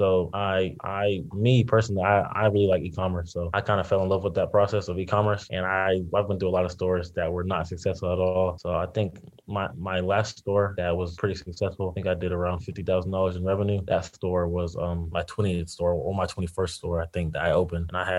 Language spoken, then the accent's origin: English; Raleigh, North Carolina, United States; also born or lived in Boston; now in Greensboro, United States; I'm actually from Raleigh, North Carolina. I was born in Boston, but raised in Raleigh. And then now I'm in Greensboro for college.